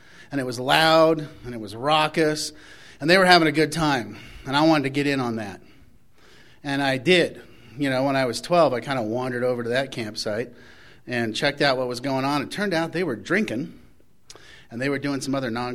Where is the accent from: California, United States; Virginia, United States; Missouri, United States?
California, United States; Palo Alto; I grew up in Palo Alto. You know, my mom and dad moved there because they wanted their kids to go to good schools and live in a good town